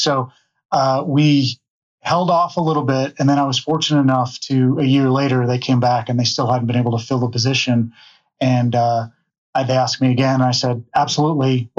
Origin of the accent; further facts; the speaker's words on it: Colorado, United States; also born or lived in Houston, Texas; Well, I'm coming to you from downtown Denver today, and I grew up here in Colorado.